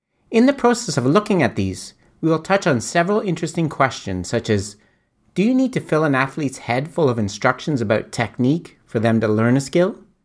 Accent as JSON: {"language": "English", "country": "Canada", "said": "As I have mentioned before, I'm from Canada, where we of course learn to skate before we can walk."}